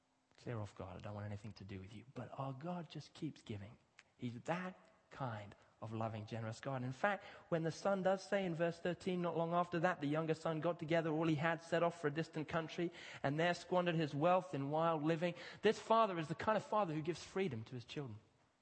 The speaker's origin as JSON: {"language": "English", "country": "Kenya", "tie": "born or raised there", "said": "I grew up in Kenya, I think it's 100,000 street kids in Nairobi."}